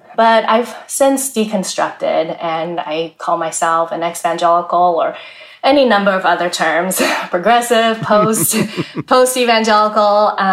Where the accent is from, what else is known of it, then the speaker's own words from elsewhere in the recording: Taiwan; I tell people I grew up evangelical, but I was actually born into a non-religious home. And I was born in Taiwan, born and raised in Taiwan. But my parents sent me to a Western school, an American school that was founded by missionaries.